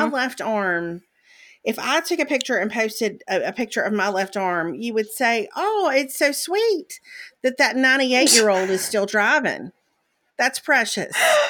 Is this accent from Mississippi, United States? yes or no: yes; Mississippi, United States; I say Defensils because I grew up in Mississippi.